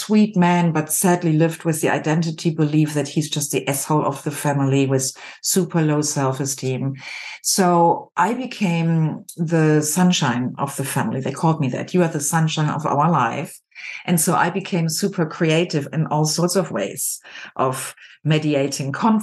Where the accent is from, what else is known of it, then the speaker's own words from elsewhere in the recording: Germany; As a child, I grew up in Germany as a single child with parents who were quite late when they had me.